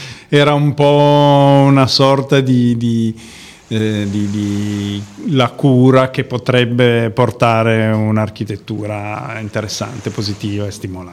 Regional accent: Turin, Piedmont, Italy; born there; Io sono torinese di nascita e, nonostante abbia girato parecchio più possibile nel mondo, comunque vivo e lavoro a Torino di base. Ultimamente condivido un po' la mia esistenza fra Torino e Berlino

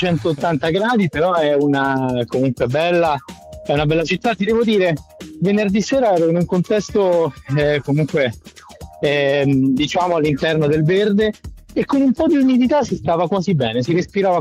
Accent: Denmark; Italian is a second language; io vengo da Danimarca, quindi per me qua è... fa molto caldo

